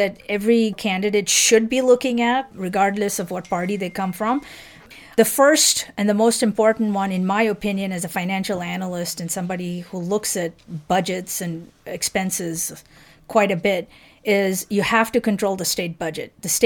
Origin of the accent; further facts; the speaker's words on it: Mumbai, Maharashtra, India; moved away as an adult; now in United States; I was born and brought up in Mumbai, India. And then at the age of 18, I moved to the United States to attend college or university. So I've been in this country close to 34 years now.